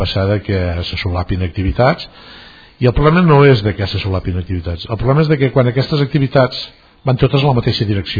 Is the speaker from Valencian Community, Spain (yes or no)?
no; Catalonia, Spain; a tots ens pot interessar, com a catalans, com a ciutadans d'aquest país